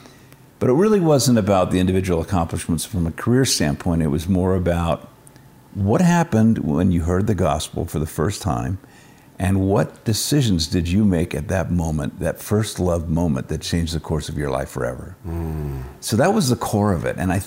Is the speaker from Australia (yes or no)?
no; Hong Kong; now in United States; I was from nowhere. I was from Hong Kong. So, and we ended up in Southern California.